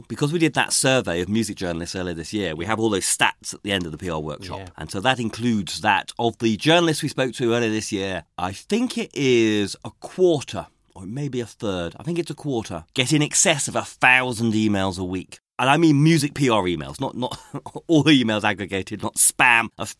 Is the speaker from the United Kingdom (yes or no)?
yes; England, United Kingdom; I'm from the North.